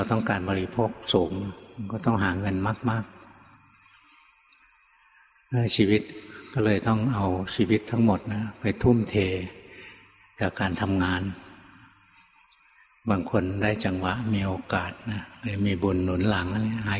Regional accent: Bangkok, Thailand; born there; หลวงพ่อเกิดในกรุงเทพนะ

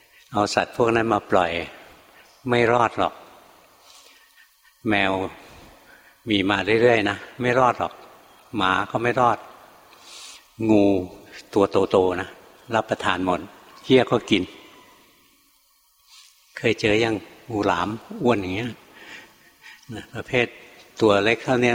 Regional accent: Bangkok, Thailand; หลวงพ่อเป็นคนกรุงเทพเกิดกรุงเทพโตในกรุงเทพเรียนหนังสือทำงานอยู่ในกรุงเทพไม่คุ้นกับป่า

